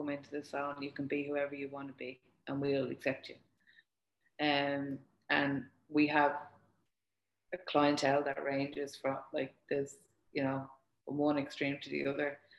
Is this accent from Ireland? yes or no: yes; Ireland; I am Irish, so I'm a grafter.